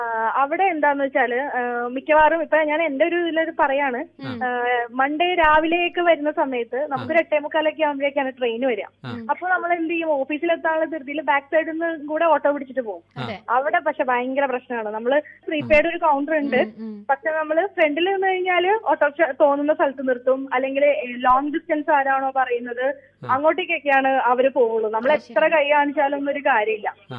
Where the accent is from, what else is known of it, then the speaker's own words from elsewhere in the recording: Ernakulam, Kerala, India; എന്റെ ശരിക്കും എറണാകുളമാണ് സ്ഥലം, വർക്ക് ചെയ്യുന്നതാണ് കോഴിക്കോട്.